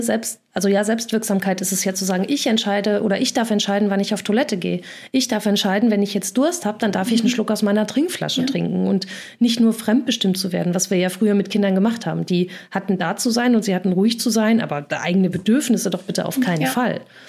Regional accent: North Rhine-Westphalia, Germany; ich komme aus NRW

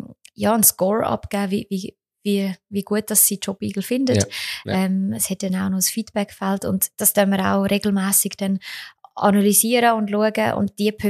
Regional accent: Switzerland; Und bei uns in der Schweiz ist es halt wirklich, man schreibt das sogar noch auf Bewerbung drauf, bitte senden Sie Ihre Unterlagen mit Foto.

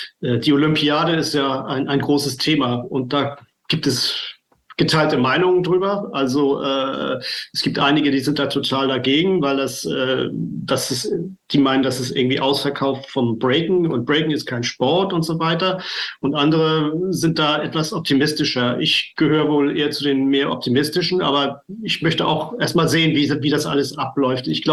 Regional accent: Flensburg, Schleswig-Holstein, Germany; Ja, ich komme aus Flensburg.

